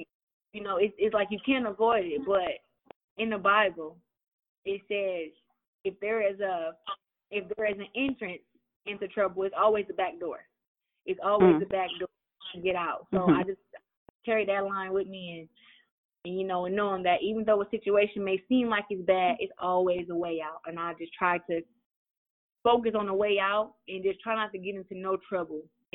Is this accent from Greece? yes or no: no; Flint, Michigan, United States; But just growing up, though, I mean, you growing up in Flint, you have to be tough, not just physically, but mentally.